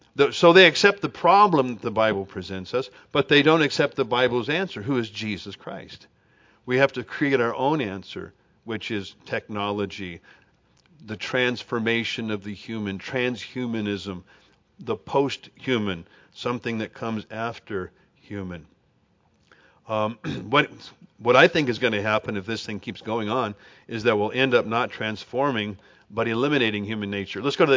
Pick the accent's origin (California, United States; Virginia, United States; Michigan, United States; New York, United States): California, United States; Riverside; I grew up in Riverside in the 1950s and 60s.